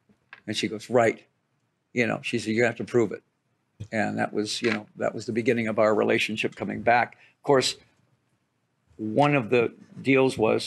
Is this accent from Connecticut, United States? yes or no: no; Detroit, Michigan, United States; I start taking the bullets out, you know, because I'm from Detroit.